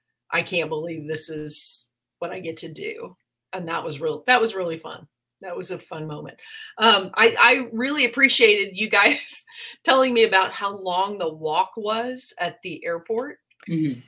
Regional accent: Houston, Texas, United States; I grew up in Houston, the flattest place.

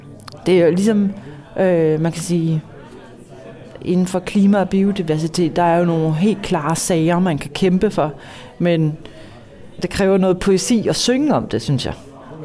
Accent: Copenhagen, Capital Region of Denmark, Denmark; Og så er jeg københavner. Selvom jeg er flyttet ud af byen, så er jeg stadig københavner. Jeg er vokset op herinde

